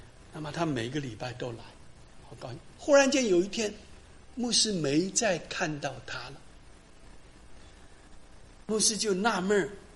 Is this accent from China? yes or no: no; Taiwan; moved away as an adult; now in United States; 我自己很清楚，我从台湾过来来读书，我也没有什么钱，我家也没有什么钱。